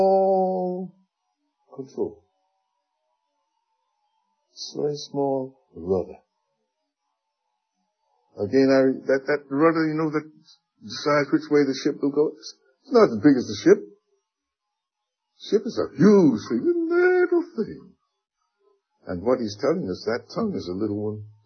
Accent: New York City, New York, United States; Even when I grew up in New York City, horses were becoming more and more rare.

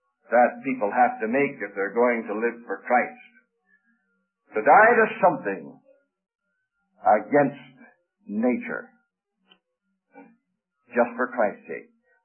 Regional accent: Canada; a lot of the fellows that I was brought up with in Canada, I go home, I see them.

